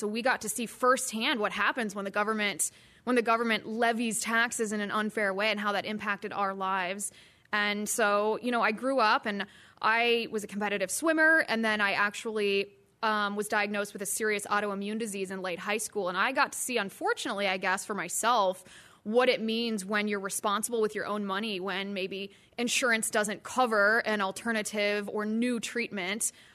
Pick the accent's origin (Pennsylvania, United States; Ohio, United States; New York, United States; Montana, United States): Ohio, United States; Cincinnati; I grew up in Ohio, in Cincinnati, Ohio, the heart of the Midwest.